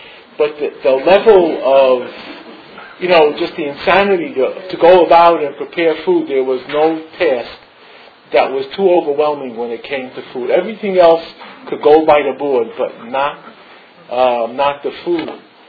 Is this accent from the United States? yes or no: yes; United States; And as a kid growing up in America, like sometimes I traveled on the train when I got older to high school